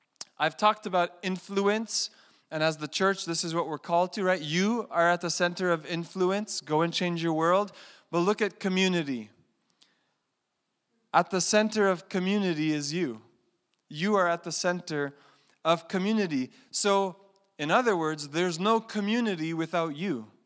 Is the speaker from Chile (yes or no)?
no; Montreal, Quebec, Canada; I grew up in Montreal.